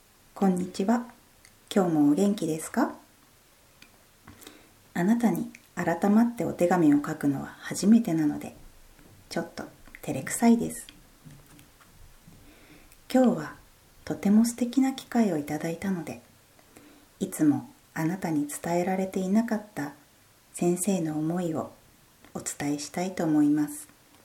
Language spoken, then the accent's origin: Japanese; Kamakura, Kanagawa, Japan; 自分自身が鎌倉で生まれ育って大人になったんですが